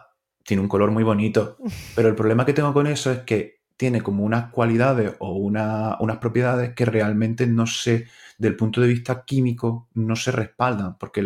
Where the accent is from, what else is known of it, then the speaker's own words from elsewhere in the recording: Málaga, Andalusia, Spain; Por contextualizar un poco por mi acento, por si no habéis dado cuenta ya todavía. Yo soy de Málaga, pero estudié en Granada.